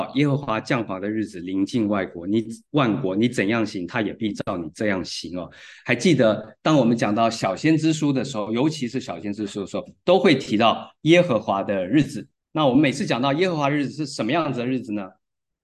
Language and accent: Chinese; China; 这跟我们中国人送你上路不一样意思啊。